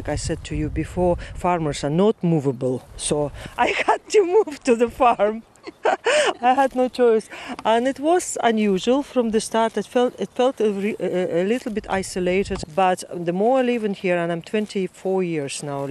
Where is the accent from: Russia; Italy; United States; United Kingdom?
Russia; I'm really a real country girl. So, my parents were foresters. I grew up in a big pine forest until I was 11. I lived like in the middle of nowhere.